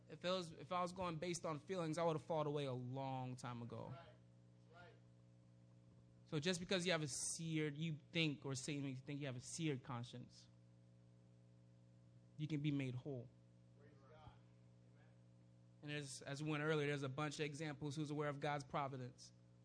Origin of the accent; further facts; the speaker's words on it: Sarasota, Florida, United States; Oh, I'm from Sarasota.